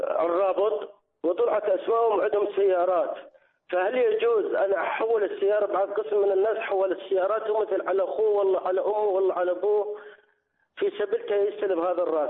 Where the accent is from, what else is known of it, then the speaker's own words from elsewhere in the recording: Iraq; أنا عندنا بالعراق هنا